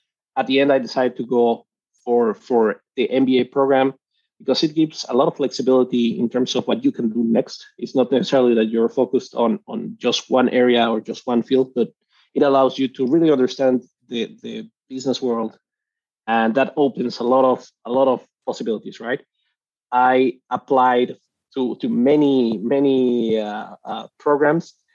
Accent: Mexico City, Mexico; I'm originally from Mexico City. I studied industrial engineering in Mexico City as well

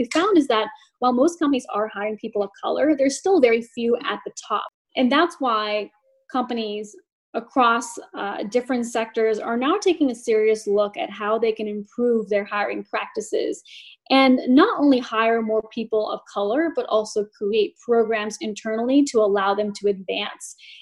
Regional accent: Portland, Oregon, United States; even though I am born and raised in Portland, Oregon, and my parents are from India, immigrants from India that migrated over here in the 1970s.

